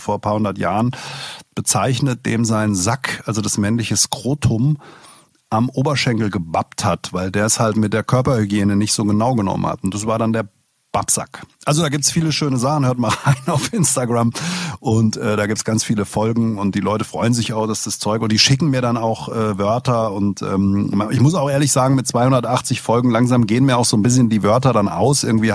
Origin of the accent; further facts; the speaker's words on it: Offenbach, Hesse, Germany; born there; Aber ich bin selber in Offenbach geboren. Ich darf das.